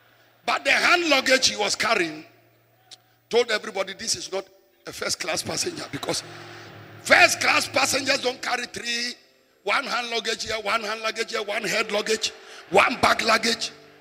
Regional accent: Ghana; born there; You see, I'm a Ghanaian by birth and a Nigerian by choice. That is my nationality. I'm a Nigerian by choice.

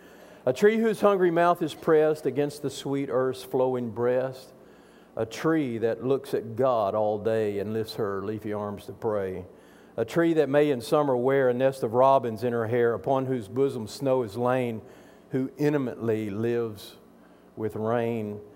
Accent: Texas, United States; Now, I grew up out in West Texas where there weren't too many trees.

